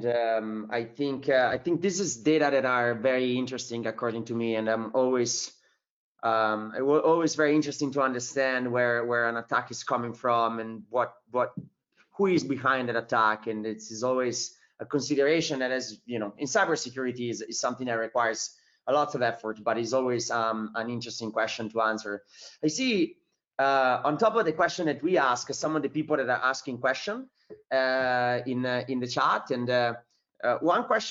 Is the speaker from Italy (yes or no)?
yes; Italy; I'm originally from Italy